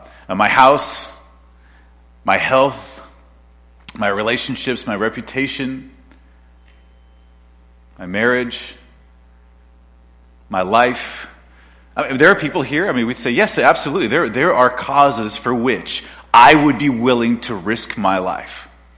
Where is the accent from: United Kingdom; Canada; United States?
Canada; Quebec; people make the connection, especially when we're in places like North Africa, that we're not French. We're not from France. And Quebec never colonized anybody. And so there's an openness to a Quebecois in that's really unique.